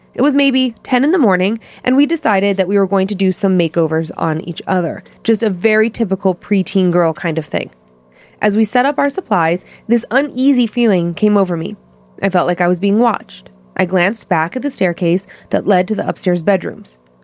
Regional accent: Providence, Rhode Island, United States; My story takes place about 20 years ago in Lancaster, New Hampshire. I'm from Providence, Rhode Island

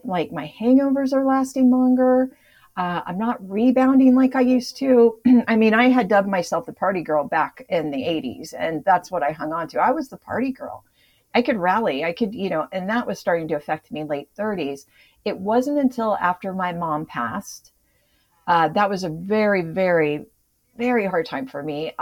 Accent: Long Beach, California, United States; I mean, I grew up in Long Beach, California. It was a very close knit community.

